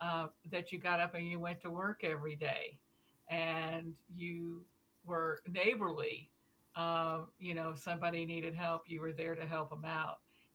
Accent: Midwest, United States; now in Kansas, United States; You know, I was raised in the Midwest, and I've just been in Southwest Kansas little over 20 years.

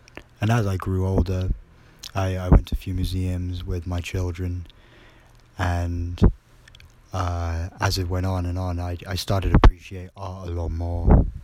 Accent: United Kingdom; as a Brit myself going to America, it did help me a lot.

